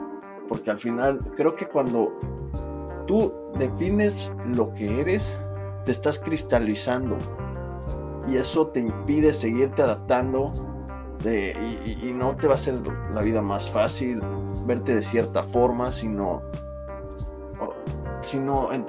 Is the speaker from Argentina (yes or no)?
no; Mexico City, Mexico; now in Amsterdam, Netherlands; soy un emprendedor de la Ciudad de México, aquí reportándoles desde la ciudad de Ámsterdam, Países Bajos, en Europa.